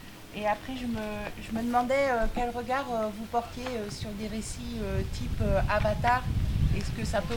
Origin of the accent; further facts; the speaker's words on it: Occitanie, France; Chez nous, en Lozère, souvent, les gens disent « Waouh, vous avez des paysages sauvages ». En fait, c'est hyper anthropisé.